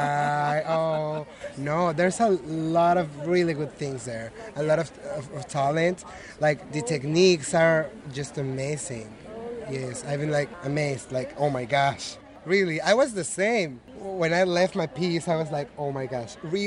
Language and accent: English; Mexico City, Mexico; Well, you know, I'm from Mexico City, and I have my studio there